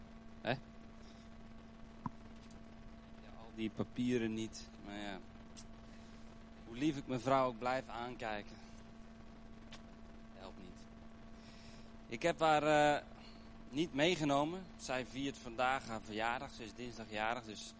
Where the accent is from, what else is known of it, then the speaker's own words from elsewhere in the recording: Urk, Flevoland, Netherlands; En geboren en getogen in Urk.